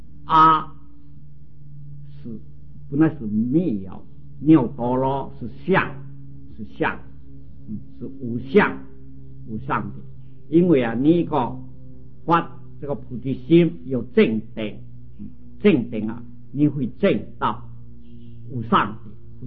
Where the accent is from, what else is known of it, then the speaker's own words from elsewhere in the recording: China; 我们中国人也很会解释的，就和四化界合在一心，那也是可以哈。